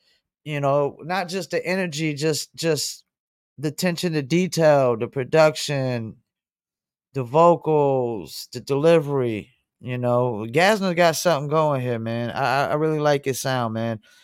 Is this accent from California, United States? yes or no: no; Fayetteville, North Carolina, United States; I'm from Vietnam, North Carolina, otherwise known as Fayetteville.